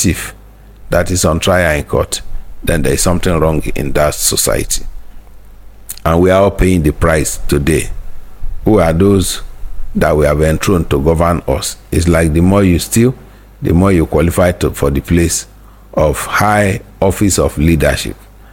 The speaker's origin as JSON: {"language": "English", "country": "Nigeria", "tie": "born or raised there", "said": "growing up in Nigeria, I remember when you want to go anywhere, particularly at the age of between 12 to 13, you are going to the boarding house."}